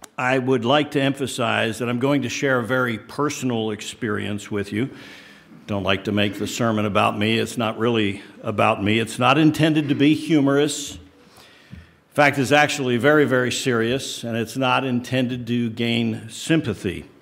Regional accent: Thurmont, Maryland, United States; born there; I was born in Maryland, a little town right where Camp David is called Thurmont, Maryland.

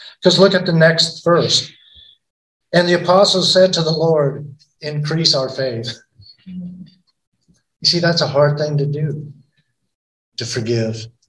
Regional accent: Nebraska, United States; Now, one thing I will say, I'm not from the South. I'm from Nebraska.

